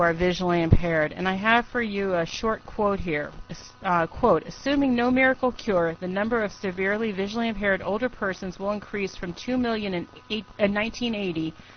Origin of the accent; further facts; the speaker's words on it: New Jersey, United States; born there; I was born in New Jersey, so if we have any affiliates from the Monmouth County, New Jersey area, maybe you even remember Howe Auto Driving School.